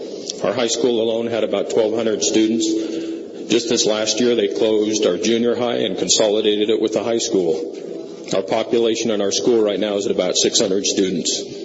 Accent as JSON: {"language": "English", "region": "Oregon", "country": "United States", "said": "I'm from Grant County, Oregon."}